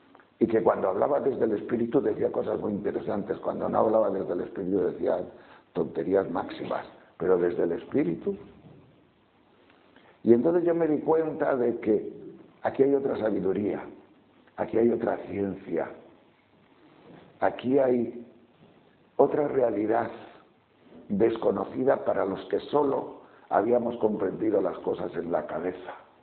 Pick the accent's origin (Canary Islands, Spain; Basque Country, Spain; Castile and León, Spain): Castile and León, Spain; León; yo soy de León, muy unido con esta tierra de Cáceres, profundamente unidos